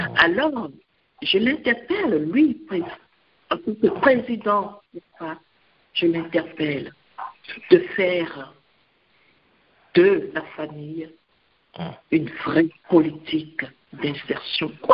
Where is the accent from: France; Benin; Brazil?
Benin; Pas de Cotonou parce que je viens du Bénin, n'est-ce pas?